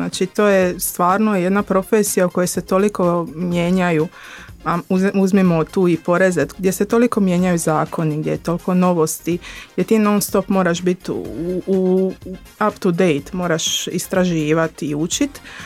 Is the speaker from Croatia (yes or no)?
yes; Split, Split-Dalmatia County, Croatia; moved away as an adult; iz Splita sam otišla u Zagreb na studij ekonomije